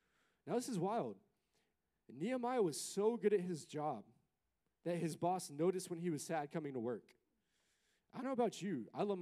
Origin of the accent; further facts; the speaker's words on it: Nashville, Tennessee, United States; yeah, if my hometown, I'm from Nashville, if Nashville was destroyed, I'd be devastated.